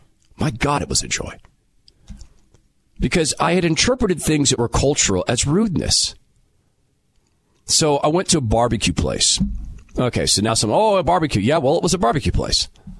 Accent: Spokane, Washington, United States; I grew up in Spokane, Washington, in the Valley. In my school, I knew two black people.

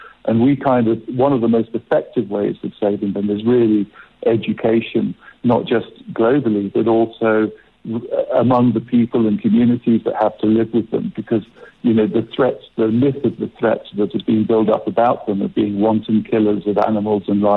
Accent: Kenya; I think, you know, for everybody in South Africa and us in Africa, I'm originally from Kenya

